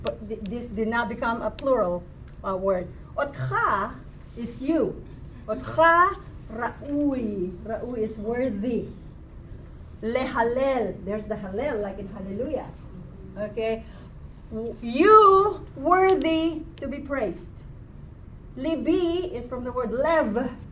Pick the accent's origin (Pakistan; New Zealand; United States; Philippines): Philippines; I'm Filipino, I'm sorry.